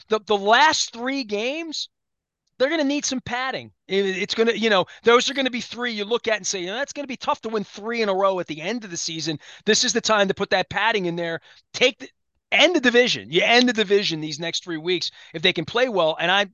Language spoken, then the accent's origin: English; Baltimore, Maryland, United States; I'm from Baltimore and, you know, you're